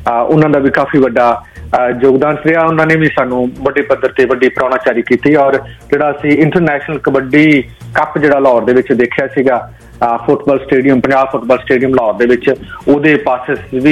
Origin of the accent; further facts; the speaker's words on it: Punjab, India; ਪੰਜਾਬੀ ਤੇ ਸਾਨੂੰ ਬਹੁਤ ਜਿਹੜਾ ਪਿਆਰ ਹੈ ਔਰ ਅਸੀਂ ਮਾਣ ਮਹਿਸੂਸ ਕਰਦੇ ਹਾਂ ਕਿ ਅਸੀਂ ਪੰਜਾਬੀ ਹਾਂ।